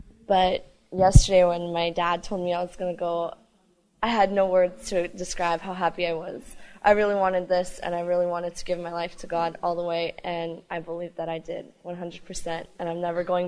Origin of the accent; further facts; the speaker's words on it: Portland, United States; I'm from Portland.